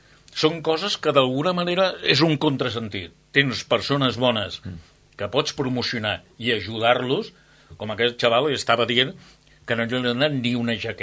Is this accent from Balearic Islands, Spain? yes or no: yes; Formentera, Balearic Islands, Spain; Jo sóc de Formentera, tu.